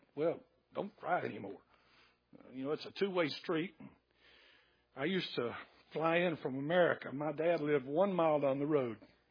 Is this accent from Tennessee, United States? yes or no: yes; McEwen, Tennessee, United States; also born or lived in Nashville; I grew up in McEwen, Tennessee. That's the place I lived the longest. I was born in Nashville and lived all over the middle Tennessee, but I spent 7th grade through 12th grade in one place.